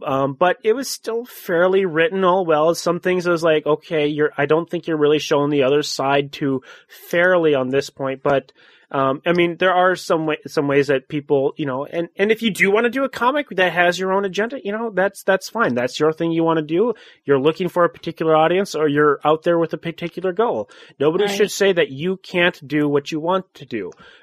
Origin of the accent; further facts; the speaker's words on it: United States; I'm an American. I believe in the rights of, you know, right of religion and everything to practice their own.